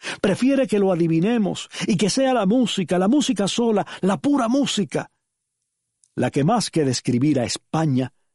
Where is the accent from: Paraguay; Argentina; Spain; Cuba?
Cuba; sin dejar de ser cubanos.